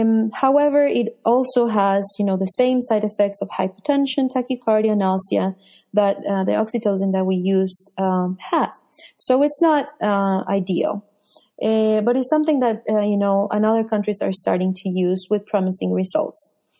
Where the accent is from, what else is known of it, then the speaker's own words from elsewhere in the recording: Colombia; So, you know, I'm from Colombia, and Colombia unfortunately has a really bad reputation